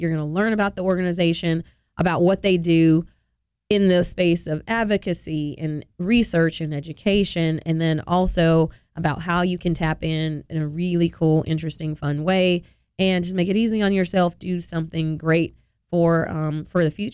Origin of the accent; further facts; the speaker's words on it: California, United States; I mean, I grew up in California, so that was fantastic.